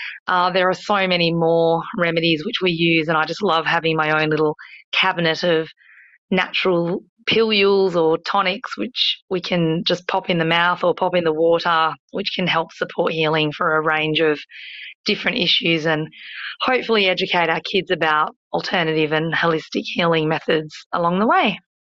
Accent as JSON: {"language": "English", "town": "Perth", "region": "Western Australia", "country": "Australia", "said": "I'm from Perth, Western Australia."}